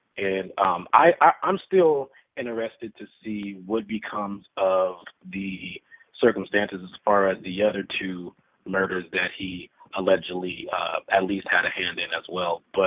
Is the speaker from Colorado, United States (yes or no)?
no; Los Angeles, California, United States; I'm from Los Angeles.